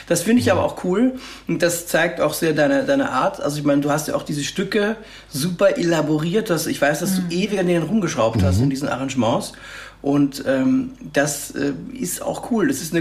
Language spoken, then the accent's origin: German; Austria; Wobei ich komme nicht aus dem Land von Johann Sebastian Bach, sondern nur aus dem Land von Wolfgang Matthäus Mozart.